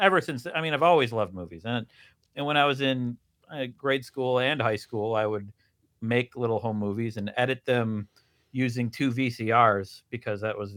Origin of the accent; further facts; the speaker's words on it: Wisconsin, United States; also born or lived in Chicago; I grew up in Wisconsin, but when I moved to Chicago, I discovered that an old fashioned everywhere else in the world is different than it is in Wisconsin.